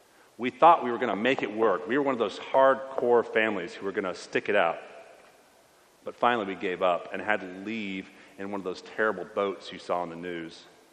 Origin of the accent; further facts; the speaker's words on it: Syria; Religiously, I was raised in the Greek Orthodox Church of Antioch, which before the war was about 10% of the Syrian population.